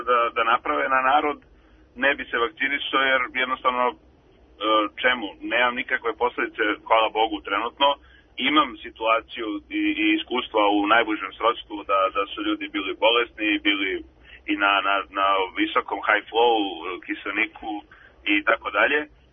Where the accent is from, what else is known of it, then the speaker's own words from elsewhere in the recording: Belgrade, Serbia; born there; ja sam rođen na asfaltu u Beogradu i nemam zemlju